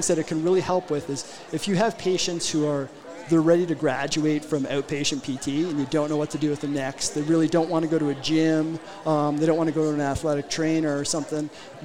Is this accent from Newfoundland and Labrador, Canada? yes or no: no; Toronto, Ontario, Canada; now in Denver, United States; Yeah, I'm actually just from Canada, just outside of Toronto, but now living here in Denver.